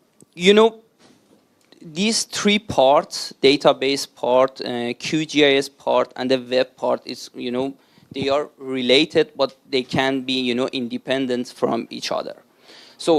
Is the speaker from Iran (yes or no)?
yes; Iran; I'm originally from Iran